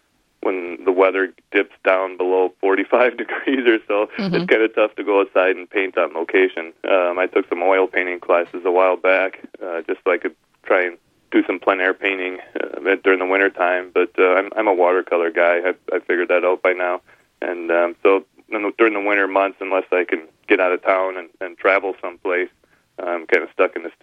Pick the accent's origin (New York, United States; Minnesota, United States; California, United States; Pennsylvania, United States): Minnesota, United States; also born or lived in Wisconsin; I love painting in the Midwest. I grew up here in Minnesota, Wisconsin.